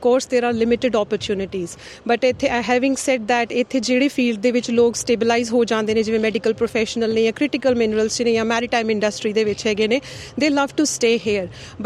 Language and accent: Punjabi; Batala, Punjab, India; also born or lived in Kalanaur / Jalandhar / Dehradun / Delhi; ਮੈਂ ਪੰਜਾਬ ਦੀ ਜੰਮਪਲ ਹਾਂ। ਮੈਂ ਬਹੁਤ ਛੋਟਾ ਡਿਸਟ੍ਰਿਕਟ ਗੁਰਦਾਸਪੁਰ ਦੇ ਵਿੱਚ ਕਲਾਨੌਰ ਹੈ, ਉੱਥੇ ਮੇਰੀ ਪੈਦਾਇਸ਼ ਹੋਈ। Then I had my basic schooling from Batala, then Jalandhar, then I did my masters from Dehradun, then daily.